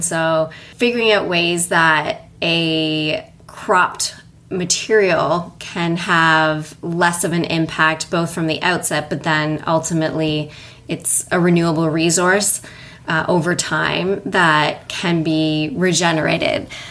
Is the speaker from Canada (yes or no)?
yes; Toronto, Ontario, Canada; And I grew up in Toronto, Canada, where composting was the norm.